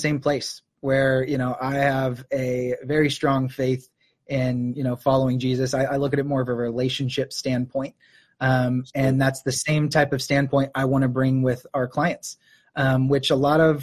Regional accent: Oregon, United States; Yeah, grew up in Oregon, a little smaller town than where I am now.

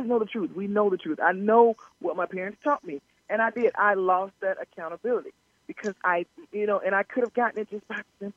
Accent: Mississippi, United States; I'm from Mississippi. I'm from a large farm in a small town in Mississippi, in the middle of nowhere.

